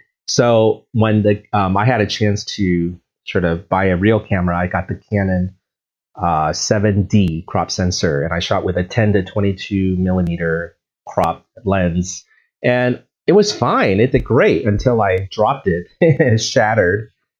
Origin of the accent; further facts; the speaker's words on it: San Diego, California, United States; Yeah, San Diego. I'm back to my hometown.